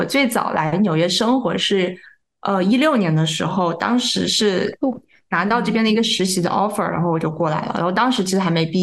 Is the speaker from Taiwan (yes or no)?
no; China; now in United States; 我自己是中国人